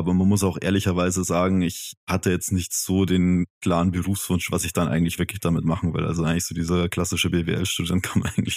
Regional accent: Bavaria, Germany; now in Munich, Germany; Ich bin nicht ursprünglich aus München. Ich bin eine Stunde südlich am Chiemsee aufgewachsen. Kennt man sicher, ist eine sehr schöne Gegend, aber natürlich auch etwas ländlich.

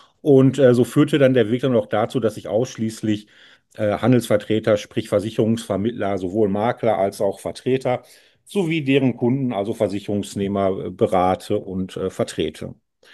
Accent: Dortmund, North Rhine-Westphalia, Germany; ich komme aus Dortmund, inzwischen schon 44 Jahre alt

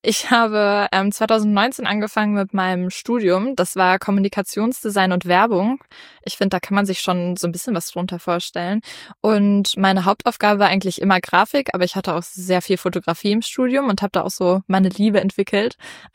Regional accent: Bielefeld, North Rhine-Westphalia, Germany; Na gut, Bielefeld. Du hast schon gesagt, wo ich herkomme.

